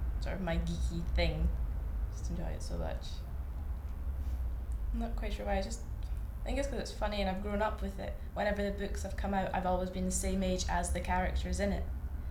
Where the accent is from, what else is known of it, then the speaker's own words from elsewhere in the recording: Dundee, Scotland, United Kingdom; I'm 19 years old and I'm from Scotland.